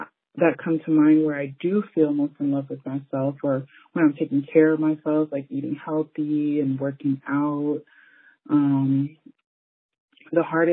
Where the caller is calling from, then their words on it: Boca Raton, Florida, United States; I'm from South Florida, more exactly like the Boca del Rey area.